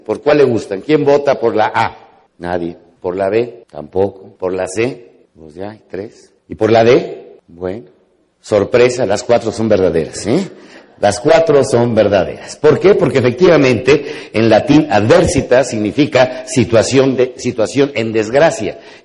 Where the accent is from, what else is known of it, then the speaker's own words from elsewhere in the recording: Mexico; pero los mexicanos con una sola palabra entendemos muchos significados sin necesidad de muchas explicaciones